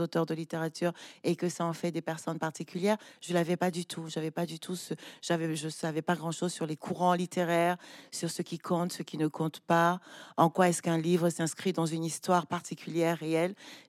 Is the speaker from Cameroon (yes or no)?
yes; Douala, Littoral, Cameroon; J'ai grandi à Douala, je suis allée à l'école à Douala